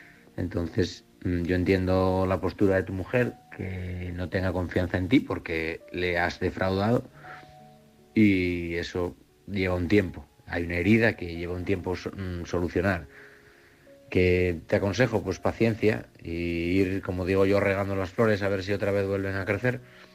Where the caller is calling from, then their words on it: Oviedo, Asturias, Spain; de Oviedo.